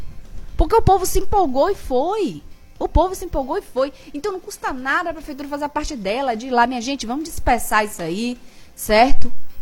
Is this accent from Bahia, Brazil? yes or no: yes; Bahia, Brazil; Nós somos baianos, meu filho, baiano, ó.